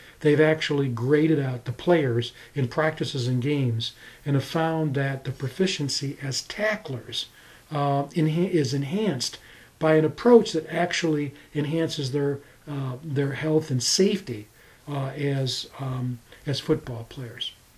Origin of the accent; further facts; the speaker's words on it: Michigan, United States; in my home state, it has become a major issue in Michigan